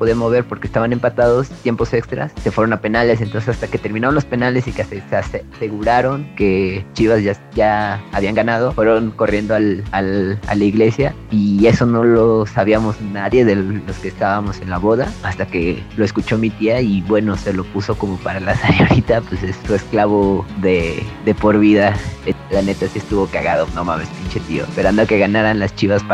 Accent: Oaxaca, Mexico; de Oaxaca, México, y vengo a contarles una anécdota

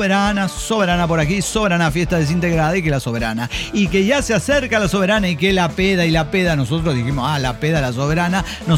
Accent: Guadalajara, Jalisco, Mexico; O sea, soy una tapatía total, una mexicana decente.

